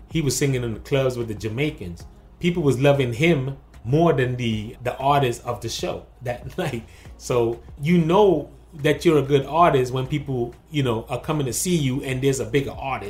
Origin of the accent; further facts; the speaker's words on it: Panama; You know, people just started … because I'm from Panama, right?